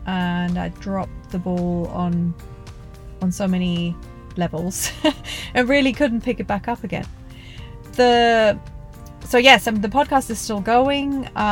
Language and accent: English; Bavaria, Germany; moved away as an adult; also born or lived in England; born and raised in Bavaria, Germany. I moved to England in my 20s to study for a master's degree. That's where I met my English husband. We moved to London, got married, then moved to Southeast England